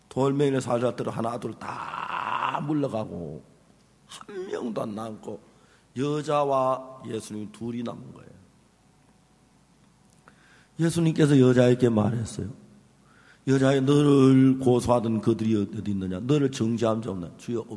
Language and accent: Korean; Gyeongsang, South Korea; accent: Gyeongsang; 제가 사투리, 경상 사투리를 이제 나이가 70이 다 됐는데도, 70이 넘었는데도 사투리는 안 바뀌는 거예요.